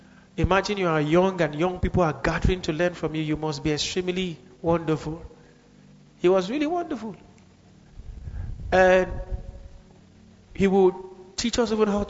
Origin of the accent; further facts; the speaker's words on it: Kaduna, Kaduna State, Nigeria; In Nigeria, especially this part of Nigeria, some sort of. Where I grew up in Kaduna